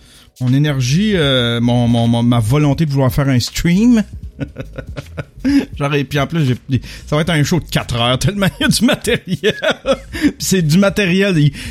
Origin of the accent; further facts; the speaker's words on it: Rouyn-Noranda, Quebec, Canada; born there; 46 ans. Ouais, 46 ans, le 12 août. Je suis né le 12 août 1972, je suis un lion. Je suis né à Rouyn-Noranda. J'ai été fabriqué à Saint-Pacôme.